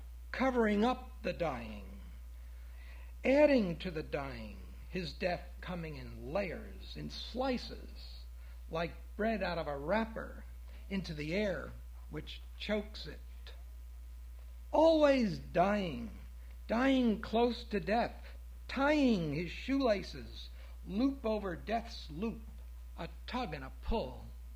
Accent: New Jersey, United States; I was born and raised in Jersey and always went to the ocean every summer.

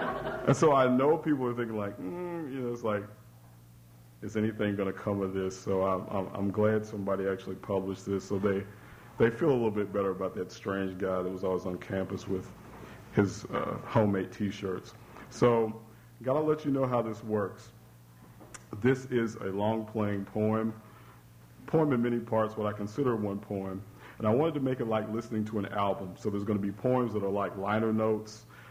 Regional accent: Louisville, Kentucky, United States; And I'm from the West End of Louisville, by the way, I should add.

